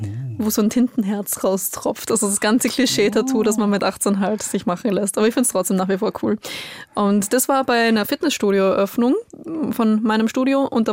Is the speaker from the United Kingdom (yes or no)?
no; Austria; bei uns in Österreich ist es so, wenn wir sagen, Rechnung zusammen, dann zahlen wir auch zusammen. Ja, also meine Verwandtschaft, die hat ja auch noch so einen jugoslawischen Migrationshintergrund